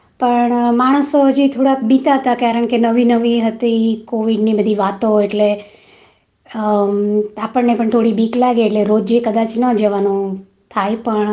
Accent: Ahmedabad, Gujarat, India; મારું બાળપણ ગુજરાતમાં અને શહેરનું નામ છે અમદાવાદ, ત્યાં વિતાવ્યું મારું બચપન.

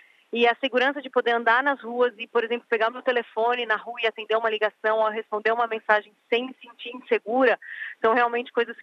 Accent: São Paulo, Brazil; now in Melbourne, Australia; Eu sou de São Paulo, então vim para uma cidade em que você pode tranquilamente andar pelas ruas à noite.

